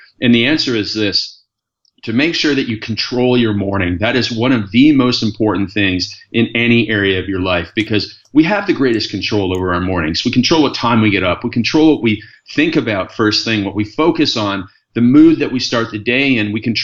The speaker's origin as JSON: {"language": "English", "town": "Stratford", "region": "Ontario", "country": "Canada", "tie": "born there", "said": "I was born in Stratford, Ontario."}